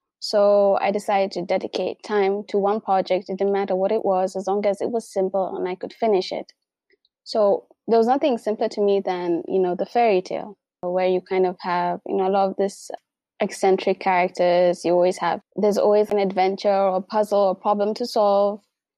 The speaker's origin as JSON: {"language": "English", "town": "Mombasa", "region": "Mombasa County", "country": "Kenya", "tie": "born there", "said": "But I was born in Mombasa."}